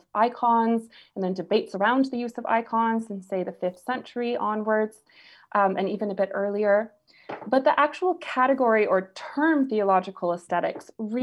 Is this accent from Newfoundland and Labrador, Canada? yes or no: no; Toronto, Ontario, Canada; moved away as an adult; now in St Andrews, United Kingdom; my world was very much in Canada, born and raised in Toronto, I had hoped to stay there.